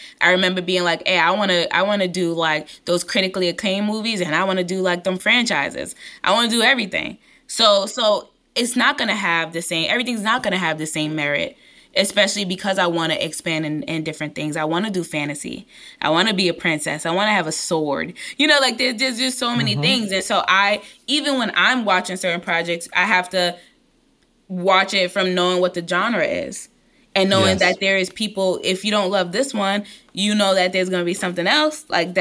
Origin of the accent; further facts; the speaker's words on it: Brooklyn, New York, United States; I'm from East New York, Brooklyn. I didn't see a lot of people who came from areas like mine.